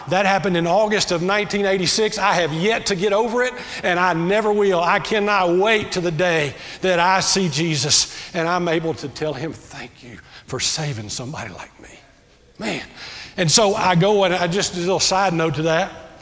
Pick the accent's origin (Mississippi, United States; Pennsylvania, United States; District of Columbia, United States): Mississippi, United States; Pearl; born there; I was born in Pearl, Mississippi. … We went to Paul Truett Baptist Church my whole growing up years.